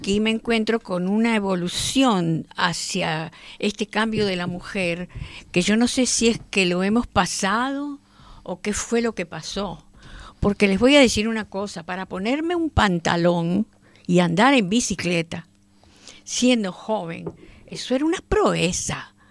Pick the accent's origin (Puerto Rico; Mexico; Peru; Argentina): Argentina; also born or lived in Venezuela; now in Spain; Yo soy argentina, he vivido en Venezuela muchos años, la mitad de mi vida, y soy extranjera. Y sé lo que es venir aquí de vieja